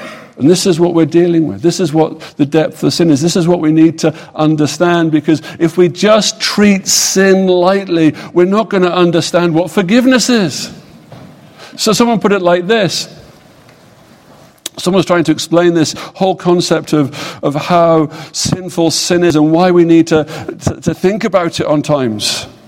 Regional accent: England, United Kingdom; as you all know from my accent, I don't come from these parts. I come from the United States of Kingdom of England, or whatever we call ourselves these days, Great Britain.

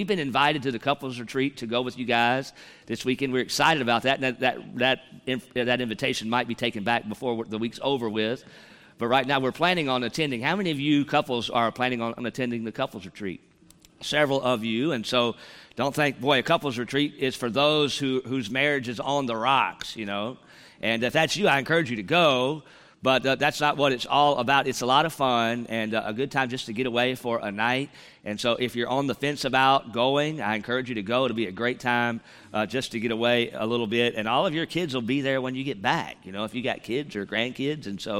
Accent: North Carolina, United States; And so I'm from North Carolina, and then we have our three children, TJ, Elise, and Vance.

